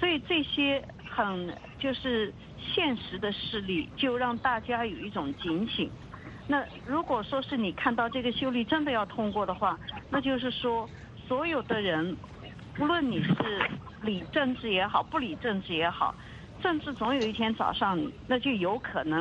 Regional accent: China; now in Hong Kong; 哪怕也是跟我一样从大陆过来的人

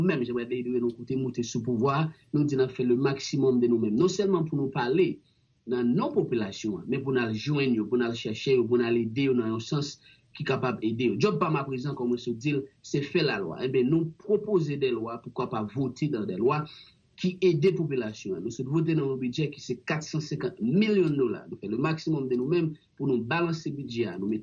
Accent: Haiti; now in United States; Je suis haïtien qui est jeune élu les États-Unis.

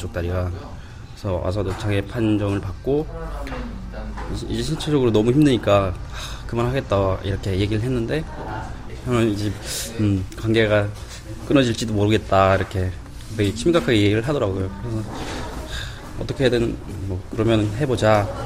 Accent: North Korea; now in South Korea; 저희가 북한에서 왔는데

